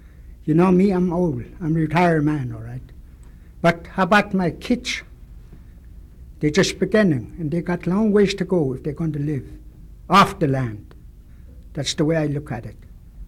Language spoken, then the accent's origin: English; Alaska, United States; I'm 69 years old now, and I'm Athabaskan Indian from Keokuk River.